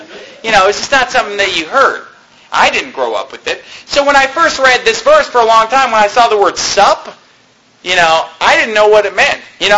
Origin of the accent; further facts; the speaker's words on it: California, United States; born or raised there; now in Arizona, United States